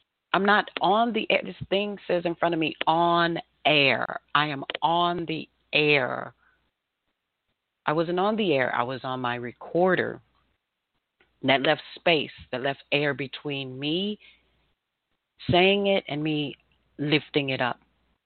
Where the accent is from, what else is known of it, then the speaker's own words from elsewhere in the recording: St. Louis, Missouri, United States; I'm from St. Louis. Don't blame me.